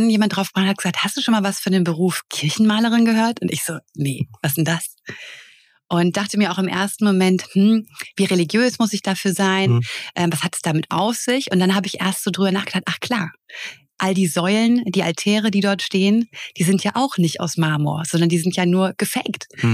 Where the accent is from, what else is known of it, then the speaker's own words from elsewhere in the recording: Hesse, Germany; Also ich habe mein Abitur 2009 in Offenbach gemacht. Also ich komme aus der Nähe von Frankfurt am Main.